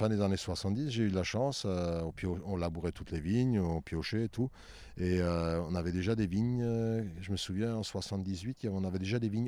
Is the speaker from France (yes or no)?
yes; Kientzheim, Grand Est, France; now in Wettolsheim, France; nous, on est de Wettolsheim, mais originaire, on vient de Kinsheim, à côté de Kaisberg.